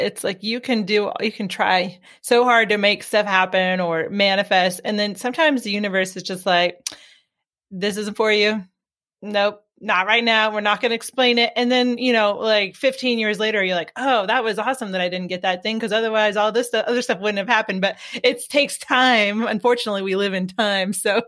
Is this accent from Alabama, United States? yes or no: no; Tacoma, Washington, United States; now in Yelm, United States; I don't know what you call it, but up by where I live in Yelm. I grew up in Tacoma, Washington, which isn't far away.